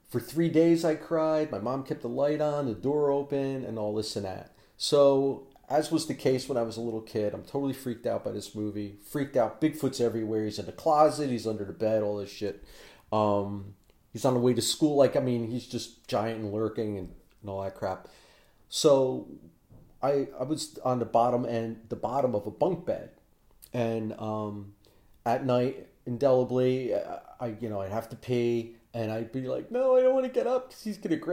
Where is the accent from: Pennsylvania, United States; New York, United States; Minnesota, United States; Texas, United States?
New York, United States; New York City; I grew up on Godzilla movies, and I never saw one of them in a theater. I watched them on, we had this thing in the New York City area called the 4:30 movie on ABC